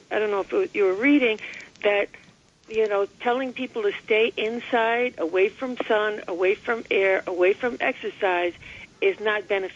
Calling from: Bronx, New York, United States; I'm calling from the Bronx.

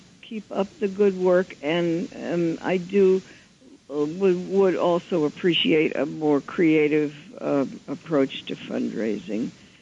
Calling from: New York, United States; from the Upper West Side.

